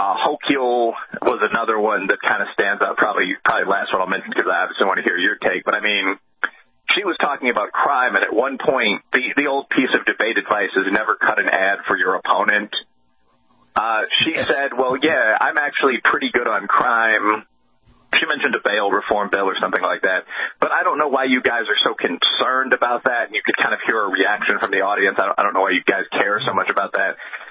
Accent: Chicago, Illinois, United States; I mean, I'm from Chicago.

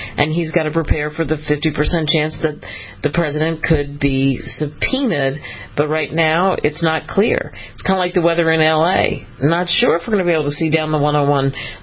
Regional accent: Philadelphia, Pennsylvania, United States; since I'm from Philly originally, I get the whole hoagie thing.

